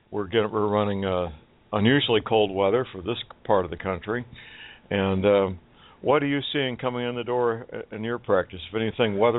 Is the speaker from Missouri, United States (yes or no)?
yes; St. Louis, Missouri, United States; living and working in my hometown, metropolitan St. Louis, Missouri.